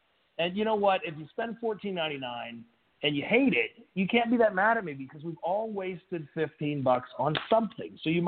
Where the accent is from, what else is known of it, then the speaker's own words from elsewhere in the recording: Georgia, United States; you guys here in Georgia, my home state, are the first ones to open with the most important question I've answered all day.